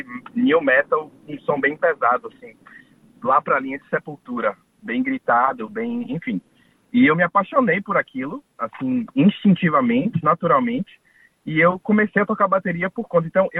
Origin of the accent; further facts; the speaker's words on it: Salvador, Bahia, Brazil; now in Gold Coast, Australia; Oxente, Salvador, Bahia.